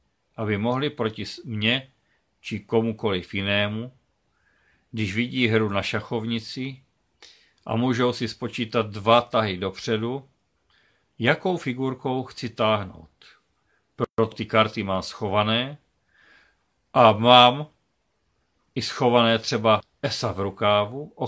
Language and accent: Czech; Moravia, Czechia; Jsem Moravák, jsem Čechoslovák, mám rád tuto zem. Moji vlast, ve které jsem se narodil, pro kterou umřu.